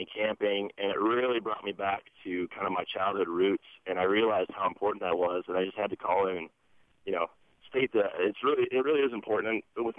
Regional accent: Des Moines, Iowa, United States; I grew up in Des Moines, Iowa, and I, you know, it's a big city, but I ran around on the Raccoon River growing up

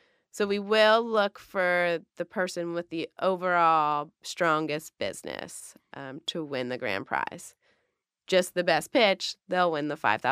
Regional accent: Cincinnati, Ohio, United States; I'm from Cincinnati, and I owned a vintage shop in Over the Rhine prior.

